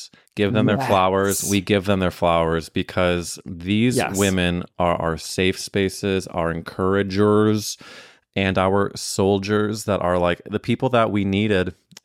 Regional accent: St. Louis, Missouri, United States; now in New York, United States; I'm coming from St. Louis, Missouri. I had barely been to New York.

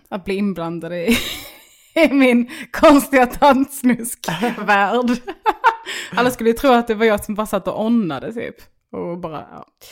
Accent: Bjärnum, Skåne, Sweden; now in Stockholm, Sweden; För jag växte upp i Bjärnum.

